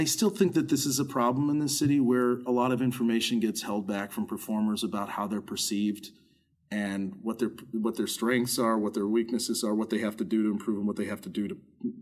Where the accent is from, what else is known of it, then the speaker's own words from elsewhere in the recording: Chicago, Illinois, United States; But I think the best thing for me was leaving it all because I'm as a Chicagoan, I tend to have an affinity for dive bars.